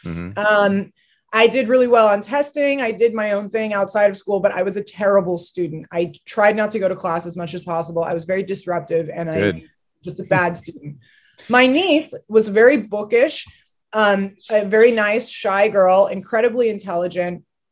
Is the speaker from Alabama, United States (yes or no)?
no; Los Angeles, California, United States; Because I grew up in Los Angeles and I watched my hometown decay into a third world hellhole within the span of 10 years.